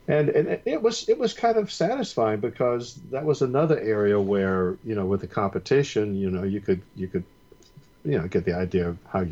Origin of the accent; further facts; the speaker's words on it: North Carolina, United States; I grew up in North Carolina in the 40s